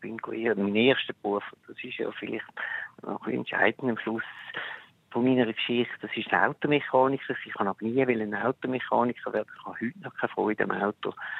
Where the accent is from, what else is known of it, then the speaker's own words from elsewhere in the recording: Winterthur, Zurich, Switzerland; Ich bin in Wülflingen, also im Kantonsspital Winterthur geboren, aber ich bin in Wülflingen geboren und ich bin in Wülflingen in die Schule und ich habe in Winterthur die Östlehre gemacht.